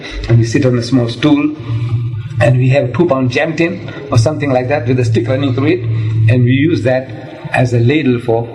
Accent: India; English is a second language; moved away; So I come from India, I was born in India, primitive village place.

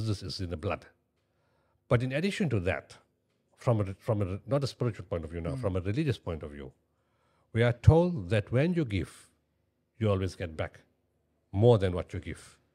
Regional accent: South Africa; Remember in South Africa pre-94, again, being Indian and not being a white and being a Muslim, there was always prejudice.

